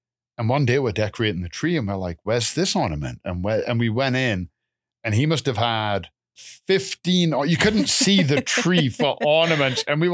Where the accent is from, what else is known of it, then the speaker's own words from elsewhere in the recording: England, United Kingdom; because he knew I was from England